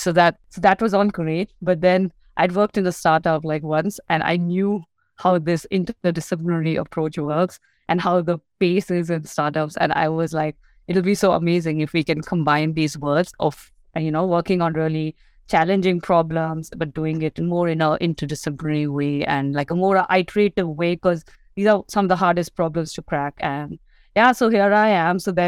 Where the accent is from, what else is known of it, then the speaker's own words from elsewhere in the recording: India; now in Berlin, Germany; I'm originally from India, and I'm a resident of Berlin right now. So I calculated I've lived 30% of my life in Europe and 70% in India.